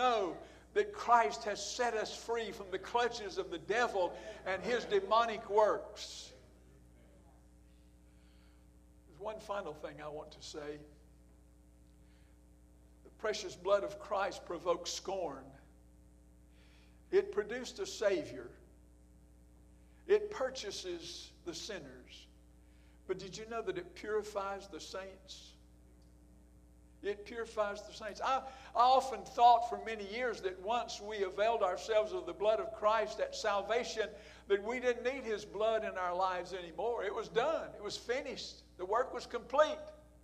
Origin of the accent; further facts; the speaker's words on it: North Carolina, United States; I was going to spend a night there and then going to North Carolina, my hometown.